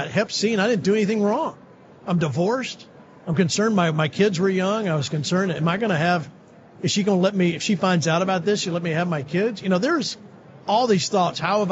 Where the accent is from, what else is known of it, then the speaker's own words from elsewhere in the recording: Georgia, United States; I'm from Georgia originally.